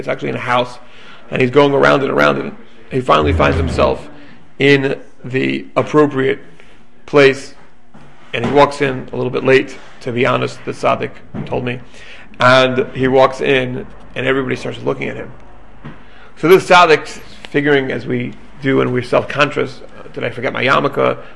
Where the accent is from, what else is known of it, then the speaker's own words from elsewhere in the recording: Israel; because I'm from Israel